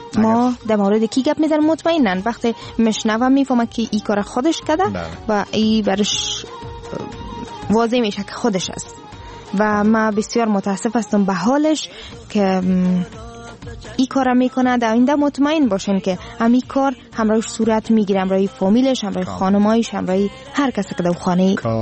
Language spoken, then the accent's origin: Persian; Afghanistan; ما افغان هستیم